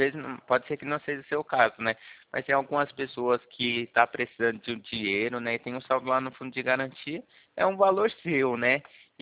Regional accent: Campo Limpo Paulista, São Paulo, Brazil; Eu sou daqui de Campo Limpo Paulista, né?

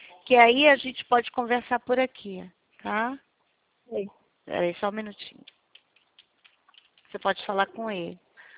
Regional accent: Rio de Janeiro, Brazil; Eu sou do Rio de Janeiro

